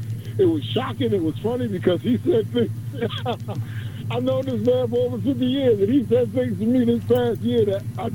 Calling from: Queens, New York, United States; from Jamaica, Queens.

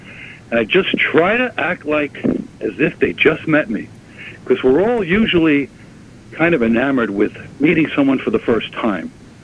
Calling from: New York, United States; from Long Island.

